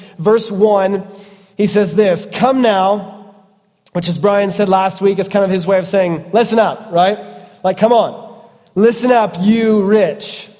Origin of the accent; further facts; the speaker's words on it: Midwest, United States; you're kind of from the Midwest, I grew up in the Midwest, it's that we consider ourselves pretty down-to-earth people, right?